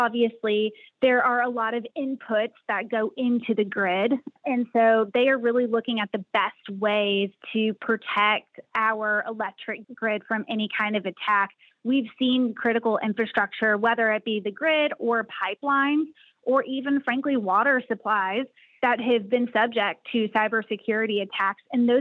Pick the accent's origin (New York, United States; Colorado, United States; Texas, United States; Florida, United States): Texas, United States; So I grew up in Southeast Texas, which is kind of the Beaumont-Port Arthur area, and it is heavy, heavy in the energy and petrochemical industry.